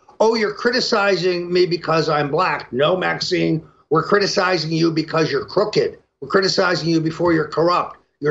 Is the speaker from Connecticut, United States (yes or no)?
yes; Connecticut, United States; Virtually every time you ran for office in my home state of Connecticut